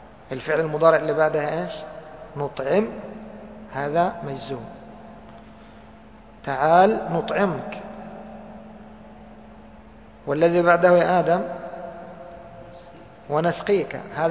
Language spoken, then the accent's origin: Arabic; Egypt; ممكن تكون مثل البلاصة عندنا في مصر.